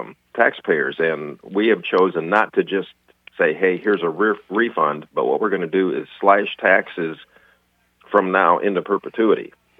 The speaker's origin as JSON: {"language": "English", "town": "Hancock County", "country": "United States", "tie": "born or raised there", "said": "Well, I am a farmer from Hancock County, lived here my entire life"}